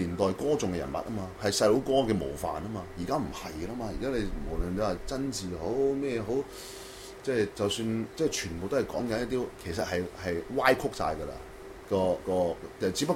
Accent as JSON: {"language": "Cantonese", "country": "Hong Kong", "said": "或者我哋香港人嘅電視劇集都好咧"}